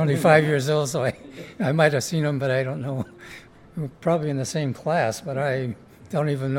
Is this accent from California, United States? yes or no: yes; Los Angeles, California, United States; Well, I was from Los Angeles area, so we went to a different assembly center.